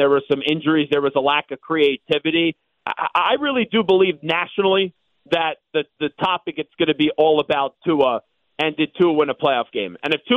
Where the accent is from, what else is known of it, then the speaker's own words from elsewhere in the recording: Commack, New York, United States; the linebacker out of Comac, New York, my hometown actually, is a bit of a concern.